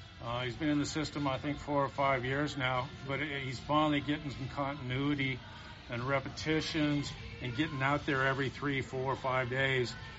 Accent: Fresno, California, United States; all the stadiums growing up in Fresno

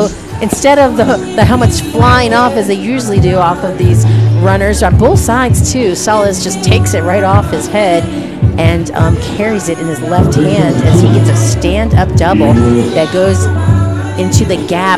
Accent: Cleveland, Ohio, United States; I was going to school at UCF, and I'm from Ohio, so I had no idea. We actually have a NASA right there in Cleveland where I am

